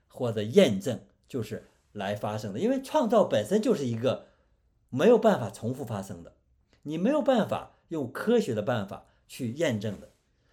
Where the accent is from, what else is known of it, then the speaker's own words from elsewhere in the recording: China; 我们中国人近期古代是没有的